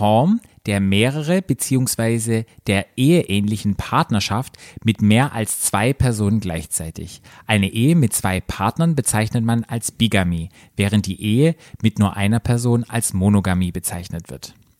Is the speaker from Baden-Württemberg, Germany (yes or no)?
yes; Baden-Württemberg, Germany; So ein Sonnenblumenfeld kann ich mich erinnern, ja. Bei uns im Schwarzwald.